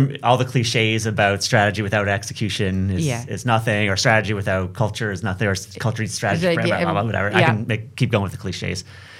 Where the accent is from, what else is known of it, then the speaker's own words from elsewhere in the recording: United States; Well, you know, being an American, you can't go wrong